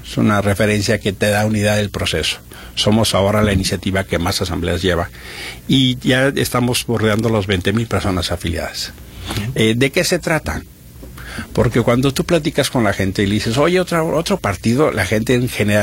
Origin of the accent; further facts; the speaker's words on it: Mexico City, Mexico; yo soy de la Chilanga Banda, pero vengo siempre con gusto acá al querido Guanatos.